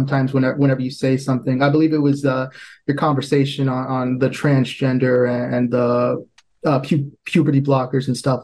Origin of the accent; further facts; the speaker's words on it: United States; Because as an American, we're all very entitled to our opinions